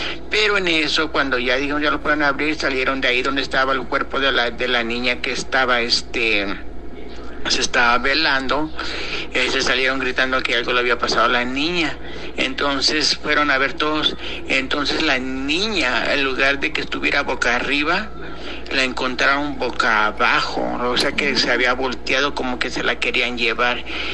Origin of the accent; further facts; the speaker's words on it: Huajuapan de León, Oaxaca, Mexico; me acuerdo de un relato que nos sucedió cuando éramos pequeños en México. Nosotros vivíamos en México, Huajuapan de León, Oaxaca.